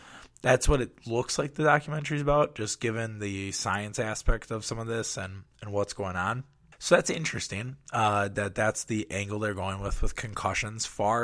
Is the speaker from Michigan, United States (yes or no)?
no; Wauwatosa, Wisconsin, United States; and then a Lutheran school in my hometown of Wauwatosa, Wisconsin, is in a little bit of trouble, just a little bit.